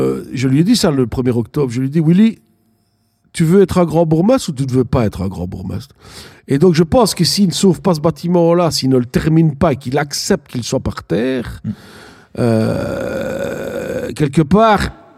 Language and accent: French; Liège, Wallonia, Belgium; J'adore Liège, tu vois. Et j'adore aussi peut-être les autres villes. Ouais, c'est mais ça, on est liégeois.